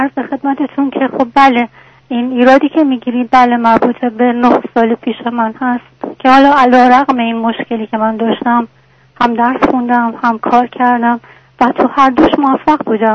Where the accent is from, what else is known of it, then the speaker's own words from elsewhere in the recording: Iran; moved away as an adult; 8 ساله که خارج از ایرانم.